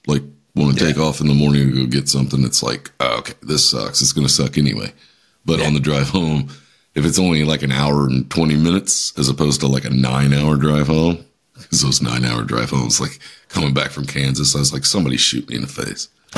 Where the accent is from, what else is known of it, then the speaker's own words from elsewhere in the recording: Ireland; I'm Irish, so I'm not taking offense.